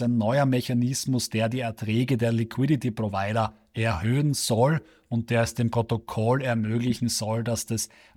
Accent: Austria; man nicht irgendwie bei uns in Österreich zum Beispiel und auch in Deutschland, glaube ich, ist das so

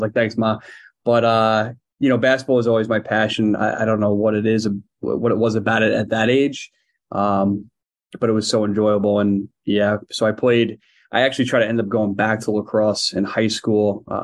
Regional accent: Long Island, New York, United States; Yeah, so I grew up on Long Island.

